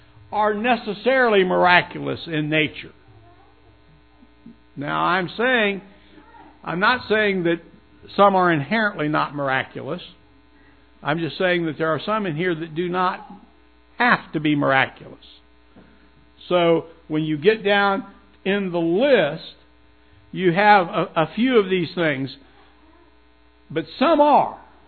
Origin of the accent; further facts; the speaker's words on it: Waynesville, United States; Now, when I grew up in Waynesville, 70 years ago when Glenda knew me